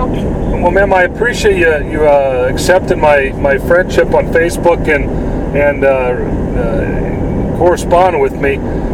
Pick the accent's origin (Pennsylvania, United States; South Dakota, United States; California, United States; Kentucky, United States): South Dakota, United States; Mitchell; also born or lived in Sioux Falls / Salem; I'm originally from the Mitchell area. My dad was a longtime state trooper. I was raised around the Sioux Falls, Salem, and Mitchell area. I graduated from Mitchell in 85.